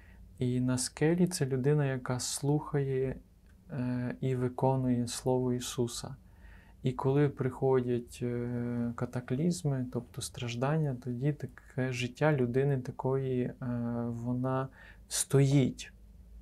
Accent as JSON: {"language": "Ukrainian", "region": "Zakarpattia Oblast", "country": "Ukraine", "said": "Не знаю, я закарпатець, я хлопець."}